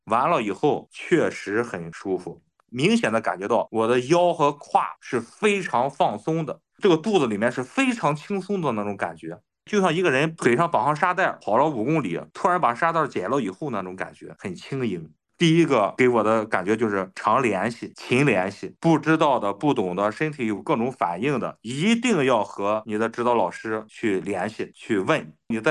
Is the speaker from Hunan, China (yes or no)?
no; Shandong, China; 我是山东人，我也喜欢吃辣，我从小就开始吃辣，